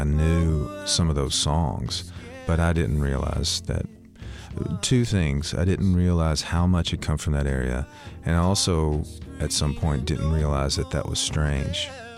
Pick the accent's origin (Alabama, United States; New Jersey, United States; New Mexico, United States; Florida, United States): Alabama, United States; it was just a direct comment on the whole idea of making America great again, because I'm from Alabama.